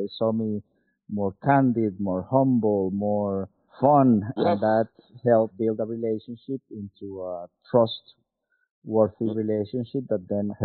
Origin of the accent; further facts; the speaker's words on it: Costa Rica; born and raised in Costa Rica. That is my home country.